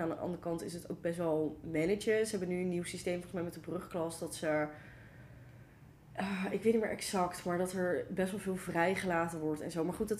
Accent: Utrecht, Netherlands; Heel veel scholen in Utrecht. Ik kom zo uit Utrecht.

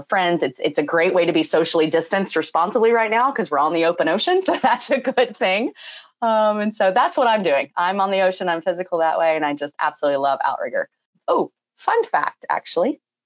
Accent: Texas, United States; As you know, I'm a Texan, a born Texan. So a Southerner who just went farther south because I love summer and I'm a big time water baby.

